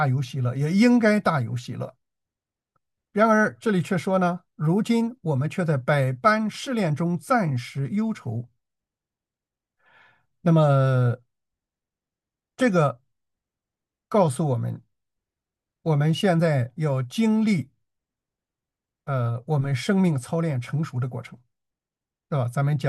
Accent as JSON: {"language": "Chinese", "country": "China", "said": "所以我们中国人也说“慢工出细活”，是吧？"}